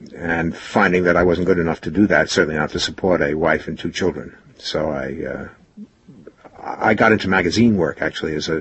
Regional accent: New York, United States; I'm a New Yorker.

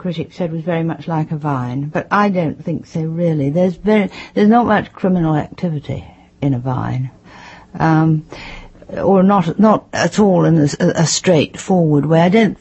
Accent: London, United Kingdom; born there; Yes, I was born in London.

